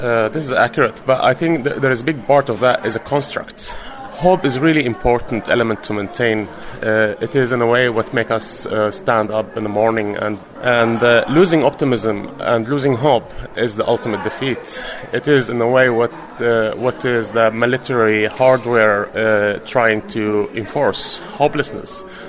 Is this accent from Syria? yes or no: yes; Aleppo, Aleppo Governorate, Syria; I was born and grew up part of my life in Syria, being in Syria for me is like being in Aleppo, is like being in my hometown, my home city.